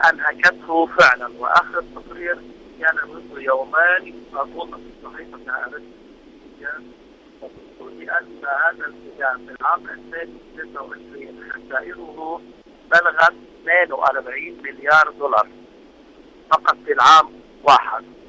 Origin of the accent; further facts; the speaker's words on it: Lebanon; طرفة عندنا في لبنان يكون واحد هيك مضروب ومشبع بالضرب